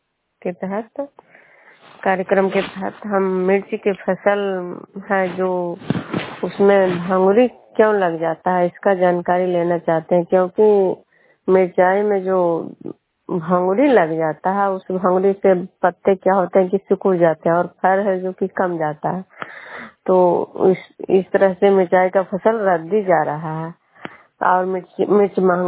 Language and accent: Hindi; Bihar, India; मैं बिष्णुपुर ग्राम खंडा पंचायत नालंदा जिला नगरनौसा प्रखंड के निवासी हूँ।